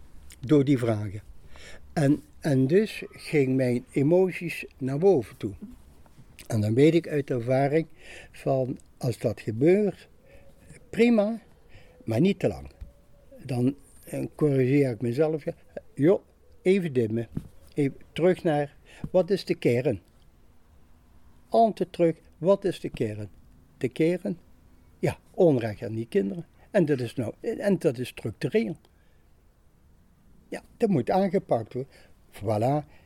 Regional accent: Maastricht, Limburg, Netherlands; Ik kom uit Maastricht.

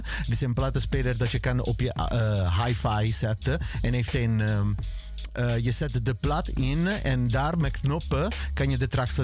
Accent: Italy; Dutch is a second language; Perserijen, ja. Sorry, ik ben Italiaans. Sorry.

